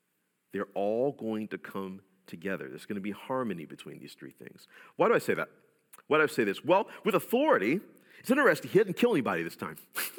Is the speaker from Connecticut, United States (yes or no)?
no; New Orleans, Louisiana, United States; When I was a kid, I grew up in New Orleans. A lot of you know that.